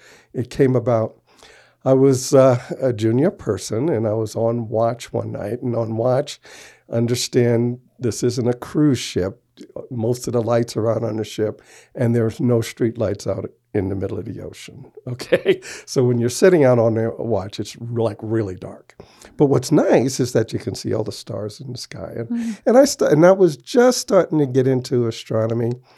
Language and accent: English; New York, United States; Well, I'm originally from New York, and I, you know, don't have a problem saying the ghettos of New York